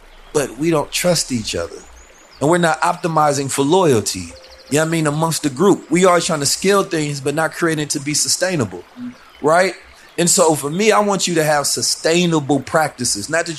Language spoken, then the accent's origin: English; St. Louis, Missouri, United States; Growing up in St. Louis, I've lost more friends than I have out there.